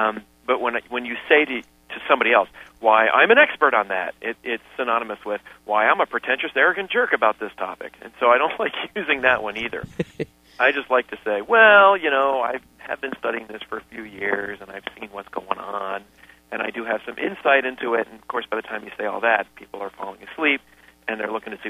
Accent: Virginia, United States; When I lived in Texas for a summer, and they used to make fun of me. And I said, I'm from Virginia.

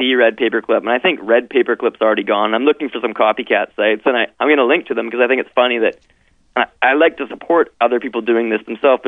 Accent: Vancouver, British Columbia, Canada; now in Montreal, Canada; I'm from Vancouver.

